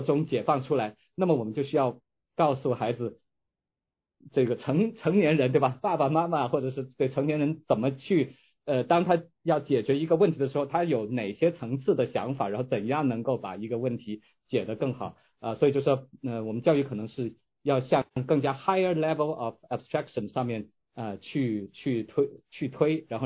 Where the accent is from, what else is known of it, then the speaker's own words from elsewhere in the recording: China; moved away as an adult; now in United States; 我自己是在中国长大和读高中，就是小学中小学然后来美国读大学的